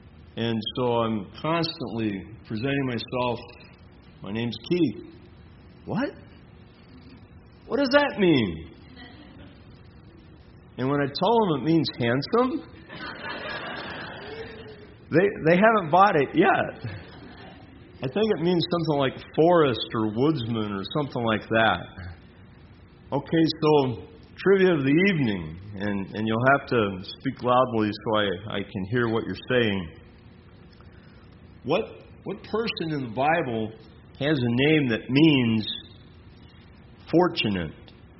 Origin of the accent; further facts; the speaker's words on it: Montevideo, Uruguay; And I'm thinking, I'm from Montevideo.